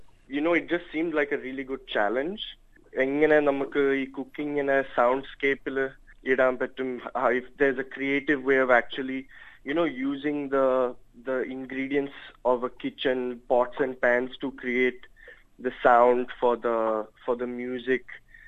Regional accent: Gujarat, India; born there; Malayalam is a second language; And ഞാനും എൻ്റെ ചേച്ചി we both born in Gujarat.

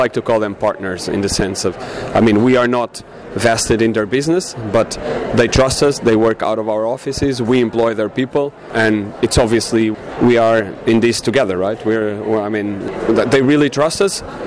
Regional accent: Portugal; now in Philippines; I'm from Portugal originally.

